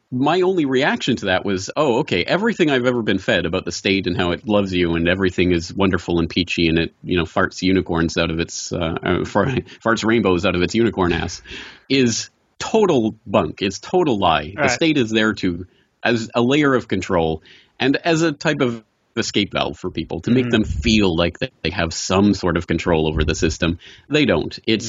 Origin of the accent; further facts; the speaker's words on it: Alberta, Canada; moved away as an adult; also born or lived in Ireland; I am a Canadian by birth, and that means I'm a socialist by birth, basically, socialist by osmosis. And so I grew up in Alberta, basically Texas of the North, and lived there my whole life until 22 years old